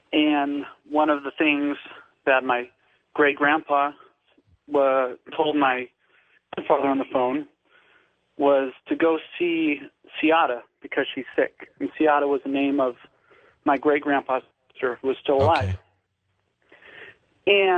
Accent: Sacramento, California, United States; I'm from Sacramento, California.

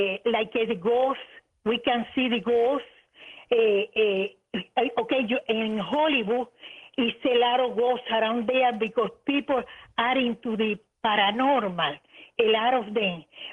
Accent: Cuba; I grew up a medium in Cuba.

